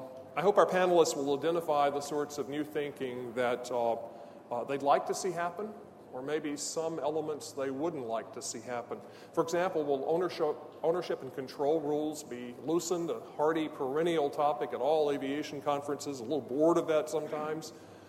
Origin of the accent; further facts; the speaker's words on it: United States; We've certainly had in my home country enough of those with horrible hurricanes in Texas and Florida.